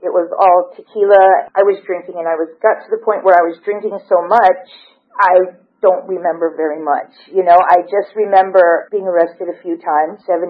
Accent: Honolulu, Hawaii, United States; I come from a little island nobody's probably ever heard of, Honolulu, Hawaii, is where I was born and raised.

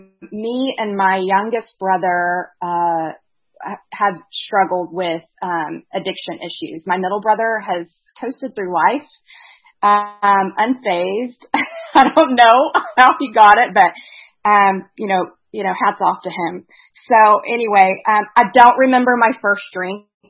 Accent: Louisiana, United States; born there; but my dad's first job took him down to Louisiana, where I was born.

